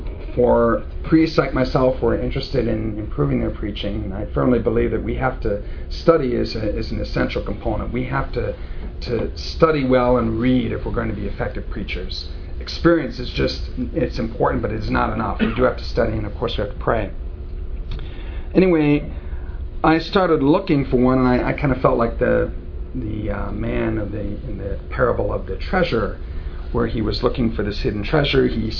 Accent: Waterloo, Iowa, United States; I was born and raised in Waterloo, Iowa.

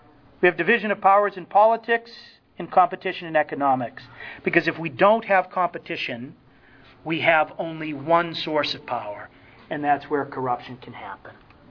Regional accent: Lowell, Massachusetts, United States; was from my hometown, Lowell, Massachusetts.

